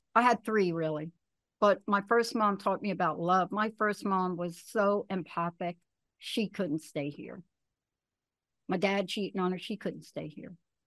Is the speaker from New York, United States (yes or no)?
yes; New York, United States; born there; I would go to New York every... I was born in New York.